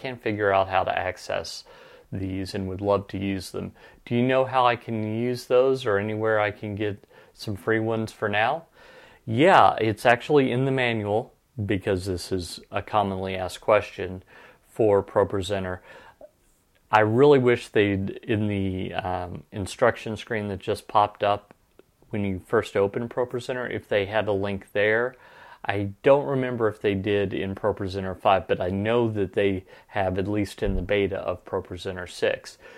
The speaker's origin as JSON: {"language": "English", "country": "United States", "said": "I am an American, but am planting churches in India and have been for 20 years now."}